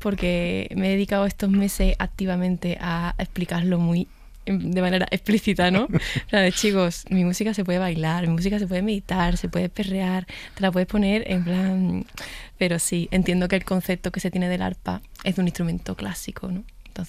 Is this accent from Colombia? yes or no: no; Chiclana de la Frontera, Andalusia, Spain; ahí en Chiclana, que es mi pueblo.